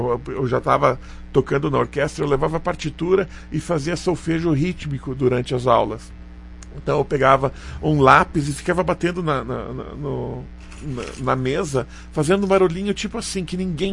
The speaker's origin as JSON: {"language": "Portuguese", "town": "Campinas", "region": "São Paulo", "country": "Brazil", "tie": "born or raised there", "also_born_or_lived": "Paraná", "moved": "as an adult", "lives_now": "Caxias, Brazil", "said": "eu nasci no Paraná, né, e com 6 anos, a gente foi morar em Campinas, em São Paulo, né, por causa do meu pai, que fazia essas viagens, né. E daí, quando ele adoeceu de verdade, a gente veio aqui para Caxias"}